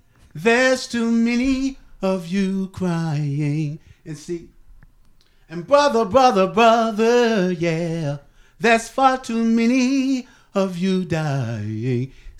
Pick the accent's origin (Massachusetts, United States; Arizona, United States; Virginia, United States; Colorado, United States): Virginia, United States; Norfolk; because I'm from Norfolk and Virginia Beach area of Virginia.